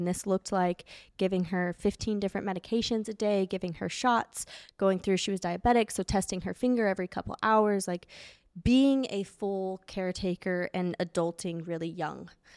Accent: Las Vegas, Nevada, United States; So I grew up in Las Vegas, Nevada.

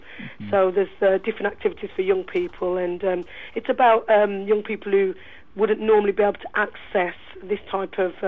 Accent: Wolverhampton, West Midlands, United Kingdom; Came back from London. I'm originally from Wolves.

